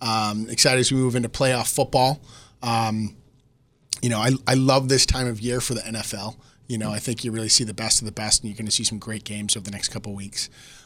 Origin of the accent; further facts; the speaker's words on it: Massachusetts, United States; As a Bostonian, a guy that grew up, you know, south of Boston, it's hogwash.